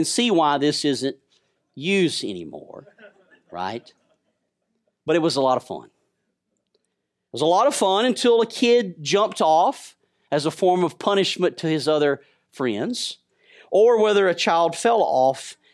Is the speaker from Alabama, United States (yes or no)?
yes; Alabama, United States; I'm not over 45, but I grew up in Alabama.